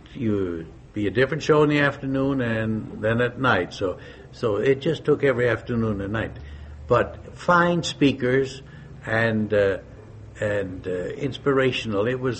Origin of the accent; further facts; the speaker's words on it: Chicago, Illinois, United States; Yes, and that's where I was born in the Chicago, area, too